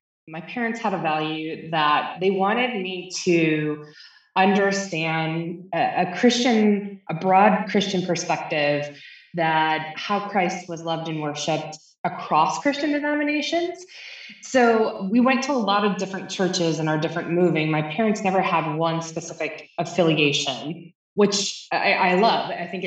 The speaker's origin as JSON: {"language": "English", "region": "Michigan", "country": "United States", "also_born_or_lived": "New York City", "said": "I came from Michigan. I'm a Midwest girl at heart, ran away to the city, found myself, loved New York City dearly. And now in my life, find myself really appreciating the agrarian nature of Central PA"}